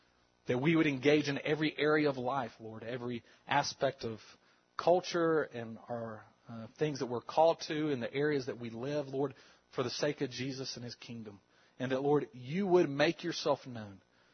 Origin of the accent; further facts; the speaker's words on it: North Carolina, United States; I'm so from North Carolina. It's not even funny.